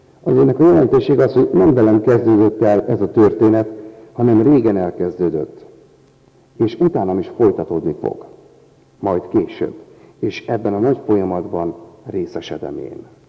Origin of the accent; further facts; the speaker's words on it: Hungary; Példának okáért magyar vagyok.